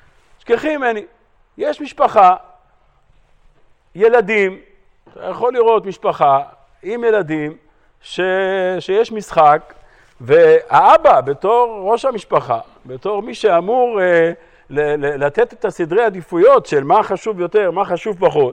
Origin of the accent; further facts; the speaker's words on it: Haifa, Haifa District, Israel; אני חיפאי